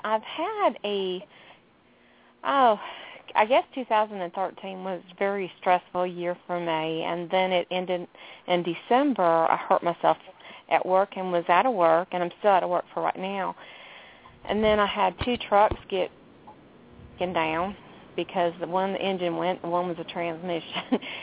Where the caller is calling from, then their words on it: Georgia, United States; Oh, I'm in Georgia.